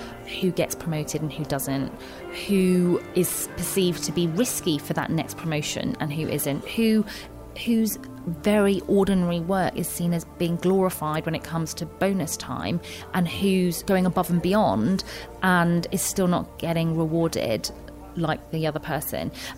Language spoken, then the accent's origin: English; United Kingdom; I'm mixed heritage. I'm Algerian British.